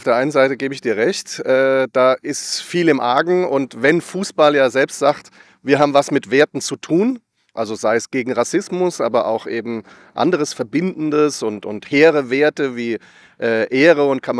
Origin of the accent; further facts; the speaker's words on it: Frankfurt, Hesse, Germany; muss ich wahrscheinlich als Frankfurter so sagen.